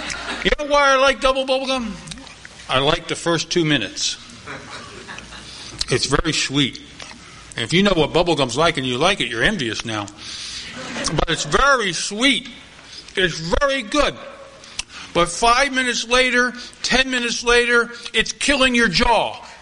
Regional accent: Philadelphia, Pennsylvania, United States; Now, I grew up in Philadelphia, and I grew up not too far away from a company that made double bubble gum.

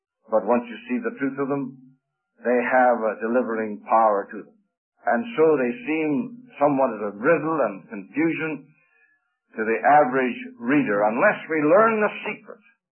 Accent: Canada; a lot of the fellows that I was brought up with in Canada, I go home, I see them.

